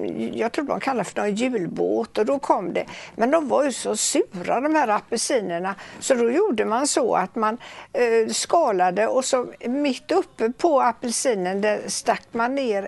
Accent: Fräntorp, Västra Götaland County, Sweden; Ja, jag är uppvuxen i Fräntorp. Jag är inte född där. Jag var 1,5 år när de flyttade dit och byggde hus i Fräntorp. Men det är Fräntorp som är min första station som jag minns någonting av.

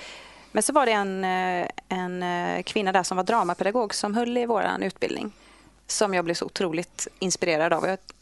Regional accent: Jonsered, Västra Götaland County, Sweden; also born or lived in Kåhög; Jo, jag är härifrån trakten. Jag är född i Kåhög, så det är ju i allra högsta grad här i kommunen. Och flyttade sen till Jonsered med mina systrar och mamma och pappa. Och gick skola där och sjöng i kör där och levde gott där

